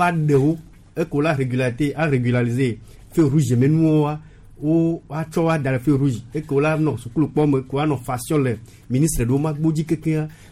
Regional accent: Togo; je suis togolais tout comme ni je suis pas benin moi

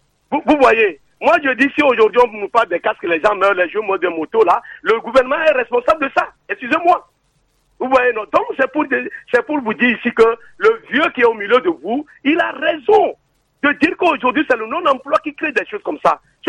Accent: Togo

